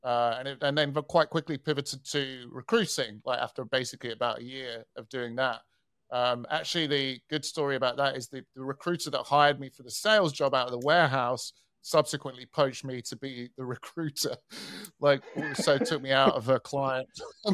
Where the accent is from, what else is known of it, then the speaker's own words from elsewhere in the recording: Nottingham, East Midlands, United Kingdom; born there; because I was born in Nottingham.